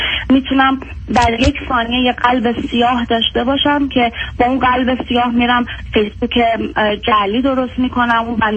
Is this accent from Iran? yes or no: yes; Iran; moved away as an adult; دیگه 18 سالگی از ایران که اومدم بیرون